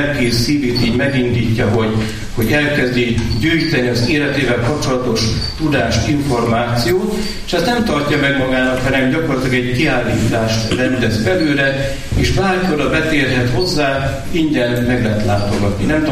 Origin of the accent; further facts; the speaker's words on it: Borsod-Abaúj-Zemplén, Hungary; Magyarországról jöttünk, Magyarországon is egy olyan helyről, ami közel van Szent Erzsébet születési helyéhez, Sárospatakhoz